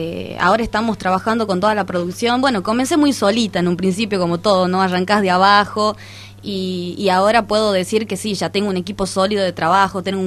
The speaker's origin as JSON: {"language": "Spanish", "town": "Metán", "region": "Salta", "country": "Argentina", "tie": "born or raised there", "lives_now": "Tucumán, Argentina", "said": "tengo 23 años, soy salteña de Metán, vivo hace 6 años acá en Tucumán."}